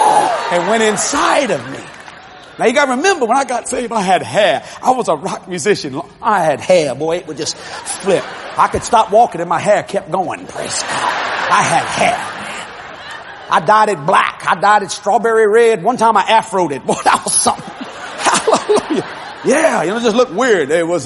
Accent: Louisiana, United States; I'm a television evangelist. I'm from Louisiana.

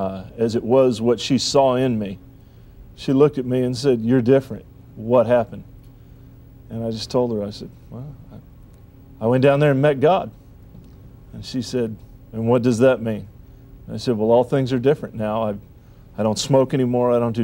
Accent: San Antonio, Texas, United States; So where are you from? San Antonio.

